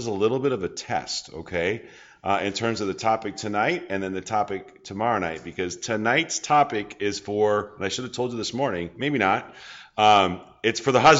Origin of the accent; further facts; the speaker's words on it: Nebraska, United States; moved away; also born or lived in Minnesota / Iowa; I was born and raised in Nebraska and moved to Minnesota and then back to Iowa. But Iowa's still home for us.